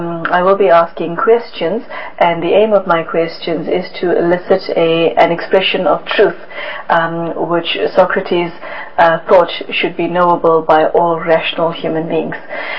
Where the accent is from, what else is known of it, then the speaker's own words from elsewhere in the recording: South Africa; I come from South Africa